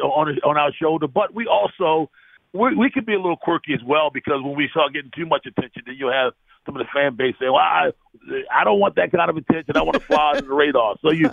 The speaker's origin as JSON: {"language": "English", "town": "Baltimore", "region": "Maryland", "country": "United States", "tie": "born or raised there", "said": "I was born and raised in Baltimore. I don't remember life without the Orioles."}